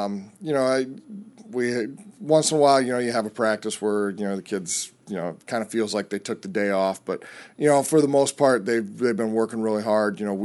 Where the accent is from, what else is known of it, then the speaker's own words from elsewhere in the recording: Iowa, United States; Well, I'm from Northwest Iowa originally. I'm a farm kid, grew up on a farm.